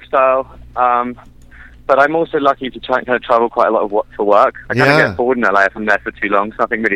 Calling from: Toronto, Ontario, Canada; I'm actually calling you guys from Toronto.

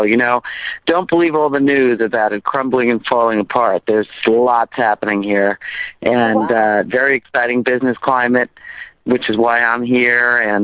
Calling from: Dubai, United Arab Emirates; Hi, Sophie. I'm calling in from Dubai.

